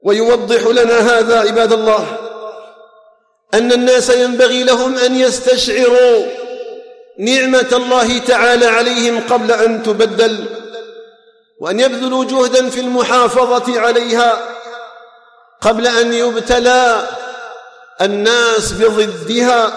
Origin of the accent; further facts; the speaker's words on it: Algeria; اللهم اجعل بلدنا الجزائر آمنا مطمئنا